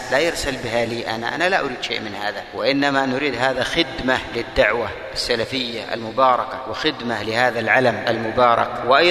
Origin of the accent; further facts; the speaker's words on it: Yemen; عندنا في اليمن يا إخواني في الله على سبيل المثال 21 محافظة